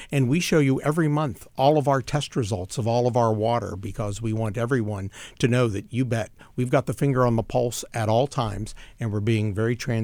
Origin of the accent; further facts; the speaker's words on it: Bethel Park, Pennsylvania, United States; Here it is in Pittsburgh, my hometown. I grew up in Bethel Park.